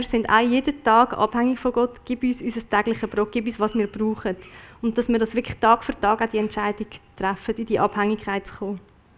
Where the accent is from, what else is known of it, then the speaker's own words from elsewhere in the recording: Switzerland; dass wir als Schweizer einfach denken